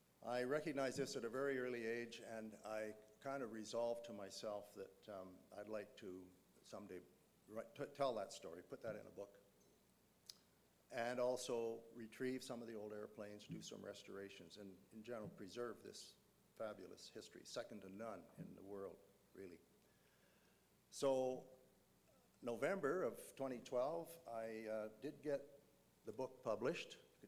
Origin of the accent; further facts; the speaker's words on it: Yukon, Canada; Growing up in the Yukon in an aviation family in the 1950s